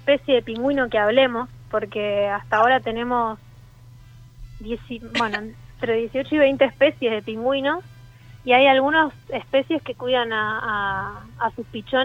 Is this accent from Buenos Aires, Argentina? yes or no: yes; Buenos Aires, Argentina; moved away as an adult; now in Ushuaia, Argentina; En este momento vivo en Ushuaia, en Tierra del Fuego, y estoy acá hace 6 años trabajando con pingüinos. Soy de Buenos Aires, en realidad